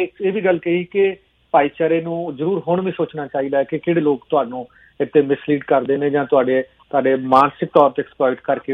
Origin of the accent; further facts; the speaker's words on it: Chheena, Punjab, India; ਮੇਰਾ ਪਿੰਡ ਛੀਨਾ ਹੈ ਅੰਮ੍ਰਿਤਸਰ 'ਚ